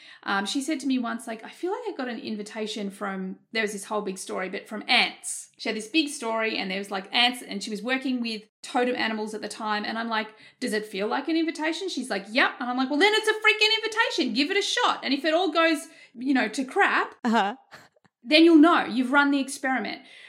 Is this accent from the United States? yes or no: no; Australia; I'm Australian. We have this thing in Australia.